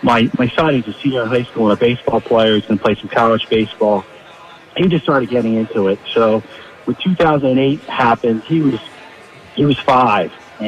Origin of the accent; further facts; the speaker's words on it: New Jersey, United States; I grew up in South Jersey, and literally across the street from where I lived was baseball field.